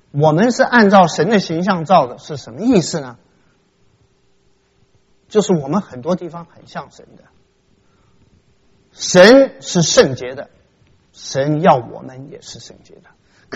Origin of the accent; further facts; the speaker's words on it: Taiwan; 我在小时候在台湾